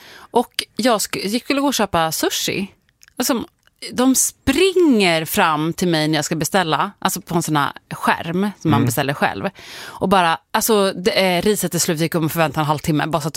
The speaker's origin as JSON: {"language": "Swedish", "town": "Uppsala", "region": "Uppsala County", "country": "Sweden", "tie": "born or raised there", "said": "Jag var i min hemstad Uppsala."}